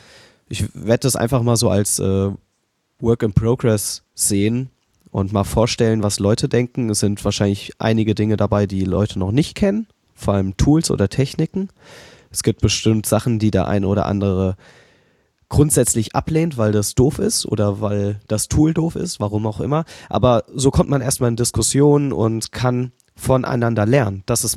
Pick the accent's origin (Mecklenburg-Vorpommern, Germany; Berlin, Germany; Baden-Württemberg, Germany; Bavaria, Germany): Berlin, Germany; Also ich bin Berliner.